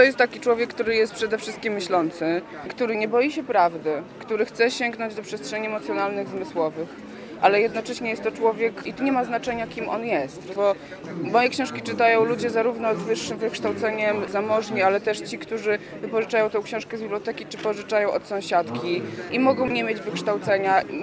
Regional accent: Hajnówka, Podlaskie Voivodeship, Poland; also born or lived in Białystok; bo po pierwsze się urodziłam w Białymstoku. Wprawdzie nie mieszkałam, bo mieszkałam całe świadome życie w Hajnówce, ale potem pracowałam w Kurierze Podlaskim, więc też trochę tutaj pomieszkiwałam

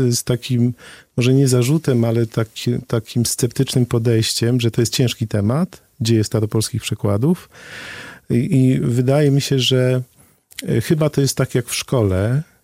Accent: Wrocław, Lower Silesian Voivodeship, Poland; Jestem wrocławianinem i wychowałem się w dwóch kulturach. W tej oficjalnej i w tej, która została po Niemcach.

